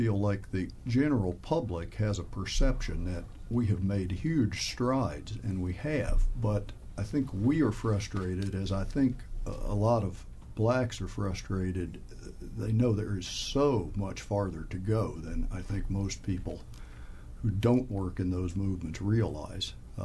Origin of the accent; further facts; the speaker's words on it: Eastern Shore, United States; born there; My mom was from Missouri, my dad was from Oklahoma, so though I was born on the Eastern Shore, perhaps I grew up with maybe not some of the preconceptions.